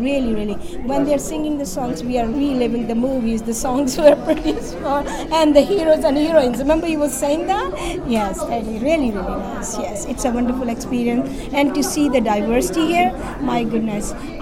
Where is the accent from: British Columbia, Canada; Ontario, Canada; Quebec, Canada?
Ontario, Canada; I'm from Ontario, Canada.